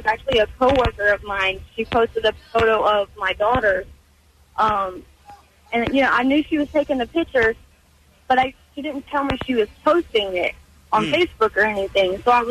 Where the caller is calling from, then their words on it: Landis, North Carolina, United States; I'm calling from Landis.